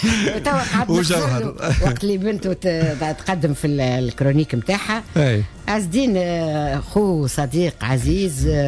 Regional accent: Kalaa, Sousse Governorate, Tunisia; born there; انا مولودة في القلعة، ما نعرفش علاش قيدوني مولودة في سوسة.

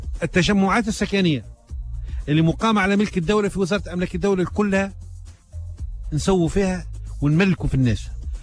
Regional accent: Tunisia; أنا تونسي ونعتز به

